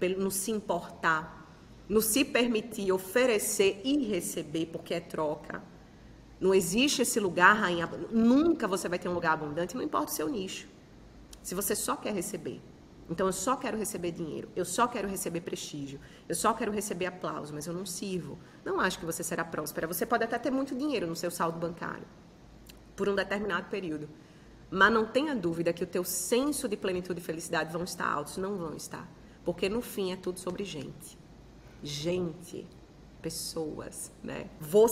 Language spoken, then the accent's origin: Portuguese; Brasília, Federal District, Brazil; born there; O ápice da vida lá em Brasília, onde eu nasci